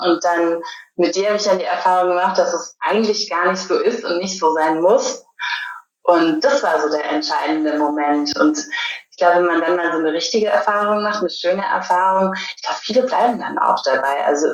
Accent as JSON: {"language": "German", "region": "Berlin", "country": "Germany", "said": "Ich bin aus Berlin, wie du ja auch"}